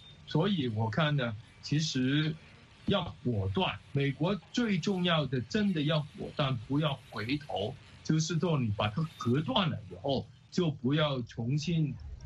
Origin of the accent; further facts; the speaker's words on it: Guangdong, China; 就变成我们广东人说的那种糖水滚糖鱼